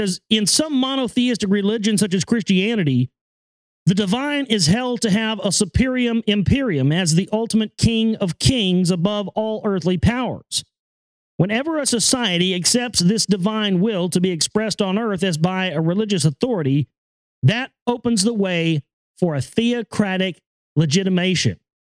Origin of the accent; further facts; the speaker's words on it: the South, United States; I've heard it my whole life because I'm from the South.